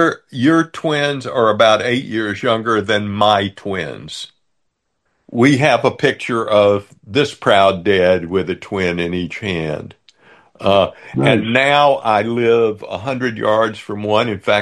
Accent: United States; I just feel so damn fortunate to have been born and raised in America

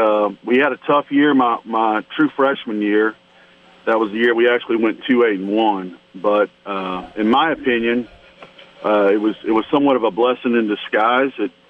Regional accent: Baton Rouge, Louisiana, United States; I grew up in Baton Rouge and went to Catholic High School.

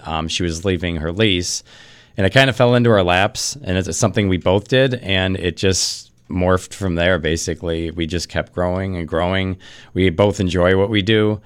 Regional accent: Buffalo, New York, United States; Number one, I'm born and raised in Buffalo. I moved away for a little bit, came back, love it here.

